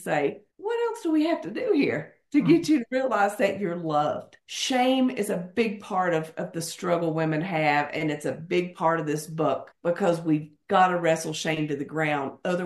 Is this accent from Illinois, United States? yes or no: no; Kentucky, United States; Like I said, I grew up in Kentucky